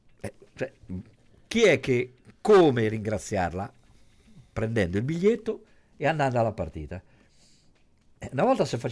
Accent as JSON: {"language": "Italian", "town": "Ancona", "region": "Marche", "country": "Italy", "said": "da anconetano, mi sento un po' scoglionato dalla risposta della mia città."}